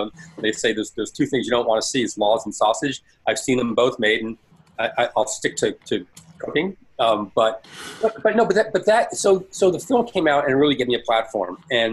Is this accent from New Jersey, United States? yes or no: yes; Elizabeth, New Jersey, United States; That's, I grew up in Elizabeth, New Jersey.